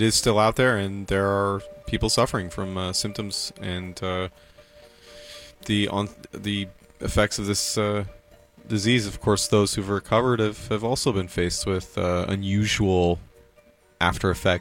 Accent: Seattle, Washington, United States; I've been checking news in Seattle, my hometown

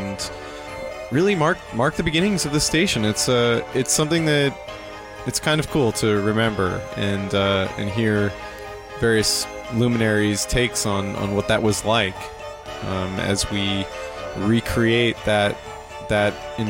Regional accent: Seattle, Washington, United States; I've been checking news in Seattle, my hometown

